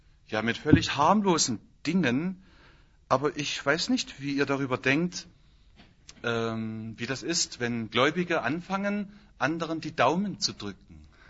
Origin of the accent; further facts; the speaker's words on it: East Germany, Germany; moved away; das war bei uns im Osten so, und das ist hier im Westen nicht anders